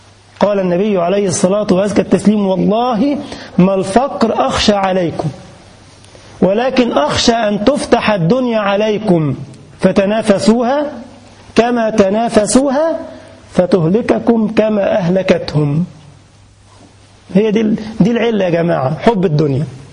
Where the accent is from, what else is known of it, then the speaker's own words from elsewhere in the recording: Egypt; now in Germany; ما كنت في بلدنا مصر يعني قبل ما اجي ألمانيا